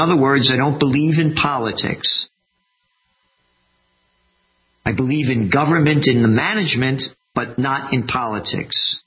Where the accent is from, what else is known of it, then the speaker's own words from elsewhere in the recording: Yonkers, New York, United States; I ran an election campaign for a man who became mayor of my hometown, Yonkers, New York.